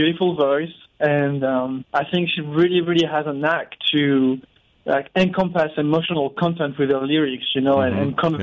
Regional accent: France; English is a second language; I'm from France.

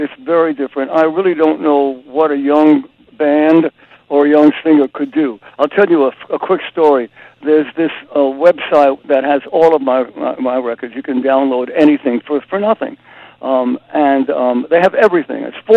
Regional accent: New York, United States; You know, I've got soot in my blood. I don't know. I'm a New Yorker.

